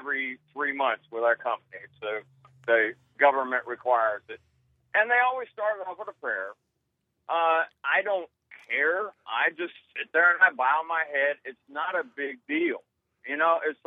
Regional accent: the South, United States; I'm not from this area. I'm from the South, where all those supposedly narrow-minded are.

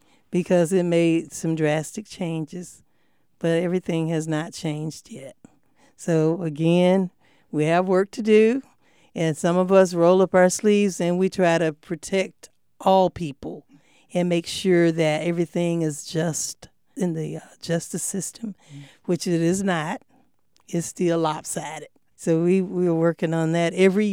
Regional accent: Atlanta, Georgia, United States; I'm from Atlanta, Georgia, and she was right there in Atlanta, Georgia. I'm a third generation on my mom's side, second on my dad.

